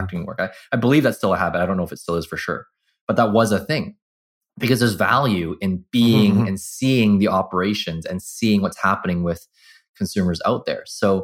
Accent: Burnaby, British Columbia, Canada; I grew up in North Burnaby, a bunch of Italians

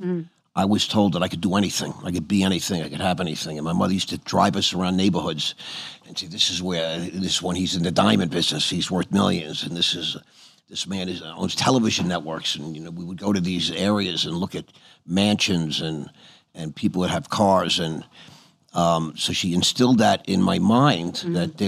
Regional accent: New York, United States; I grew up on Long Island in an upper middle class area.

